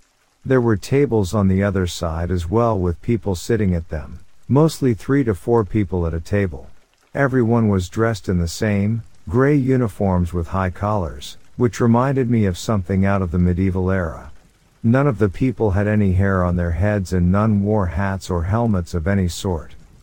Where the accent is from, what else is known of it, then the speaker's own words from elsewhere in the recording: North Carolina, United States; I'm from Western North Carolina in the Blue Ridge Mountains. I'm a deer hunter